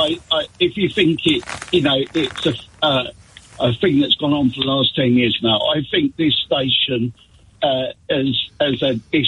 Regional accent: London, United Kingdom; but I grew up living in Soho in the early 80s.

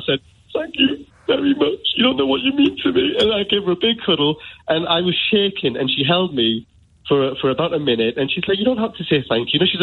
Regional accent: Newcastle, North East England, United Kingdom; I support England and everything that they do, and I've got this show, you know, I'm from Newcastle, and all my mates would say it too

